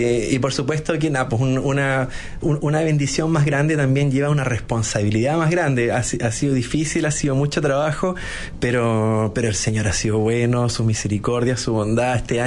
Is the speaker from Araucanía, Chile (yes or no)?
yes; Temuco, Araucanía, Chile; also born or lived in Los Ángeles; chileno, 37 años, casado, dos hijos. Soy de Temuco, del sur de Chile. Nací en Los Ángeles, pero me crié en Temuco.